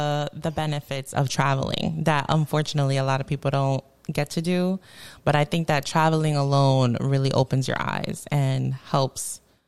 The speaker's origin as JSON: {"language": "English", "town": "New York City", "region": "New York", "country": "United States", "tie": "born or raised there", "said": "I mean, I grew up in the Bronx, the projects, moved here thinking I was going to end up in some Beverly Hills 90210."}